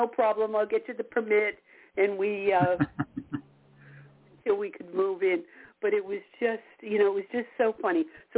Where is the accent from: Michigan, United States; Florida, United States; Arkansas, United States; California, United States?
California, United States; also born or lived in New York; now in Maine, United States; So started off in New York. From there, at the age of one, I headed out to California